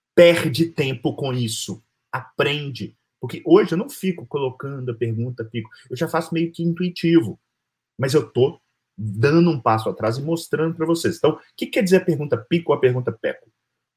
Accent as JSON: {"language": "Portuguese", "region": "Espírito Santo", "country": "Brazil", "tie": "born or raised there", "said": "Passei minha infância inteira no Espírito Santo"}